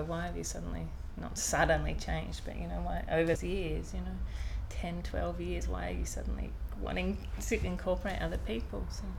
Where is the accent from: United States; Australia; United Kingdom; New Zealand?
Australia; guess what, I'm Australian